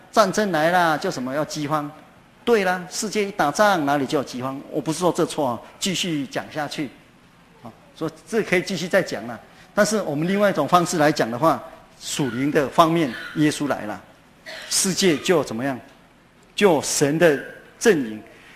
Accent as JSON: {"language": "Chinese", "country": "China", "said": "那我们中国人叫忍嘛，哈。"}